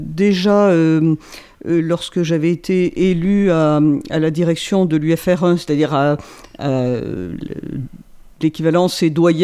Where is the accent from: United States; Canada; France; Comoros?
France; Montpellier, Occitanie; Parce que je suis natif de Montpellier et j'ai vécu toute mon enfance et mon adolescence au pied de Sainte-Anne, rue Terral, entre l'église Sainte-Anne et le boulevard du Jeu de Paume.